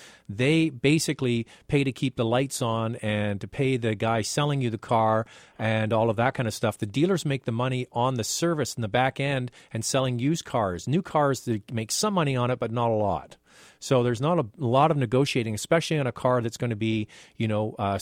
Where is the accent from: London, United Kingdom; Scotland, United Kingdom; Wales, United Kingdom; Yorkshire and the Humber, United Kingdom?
Scotland, United Kingdom; I'm Scottish, too. Actually, I'm going to Scotland this summer to visit my mom, who still lives there.